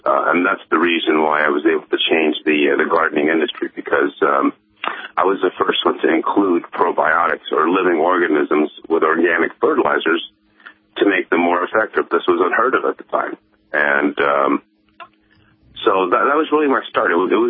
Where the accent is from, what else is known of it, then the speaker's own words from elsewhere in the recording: Los Angeles, California, United States; I grew up really in the garden. I grew up in Los Angeles, and we call the concrete jungle.